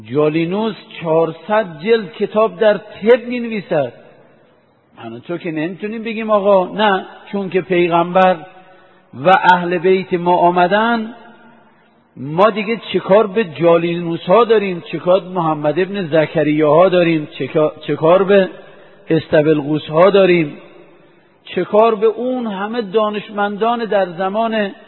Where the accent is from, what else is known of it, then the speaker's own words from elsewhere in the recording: Iran; ما الان ایرانی هستیم،